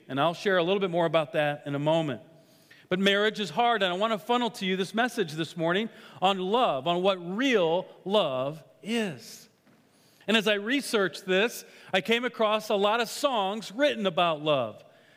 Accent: Iowa, United States; And so, yeah, I'm here. I'm from Iowa.

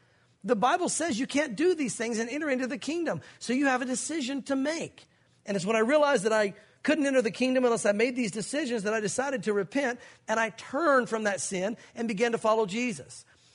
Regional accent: the South, United States; It's cultural, gang. We grew up in the South. This is America. We grew up going to church.

